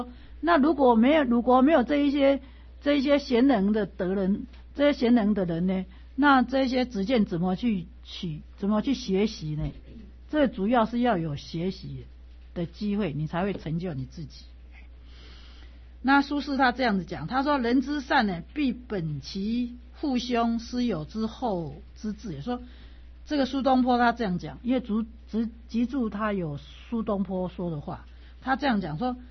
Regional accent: Taiwan; 如果是我们台湾人说，我就去跟旁边换钱来卖给你啊

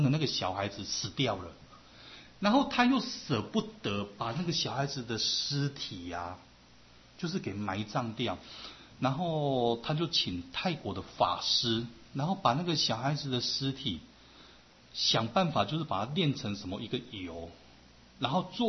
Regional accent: Taiwan; 我们台湾人的观念是怎么样？

